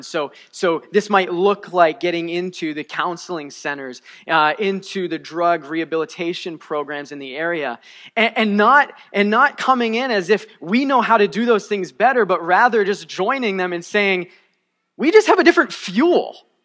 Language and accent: English; Northeast, United States; our family story, we grew up here. We grew up in the Northeast